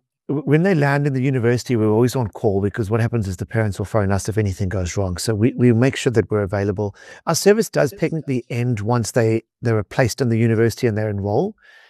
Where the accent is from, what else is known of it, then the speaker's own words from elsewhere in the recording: South Africa; And learning the language as a South African can actually be quite, I don't want to say easy, but we tend to pick it up a lot easier because of our Afrikaans background.